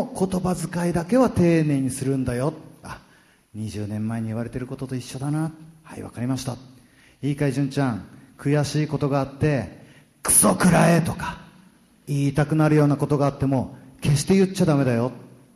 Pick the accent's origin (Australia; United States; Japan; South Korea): Japan; Gifu; 私岐阜なんですけど、岐阜の事務所にいる時に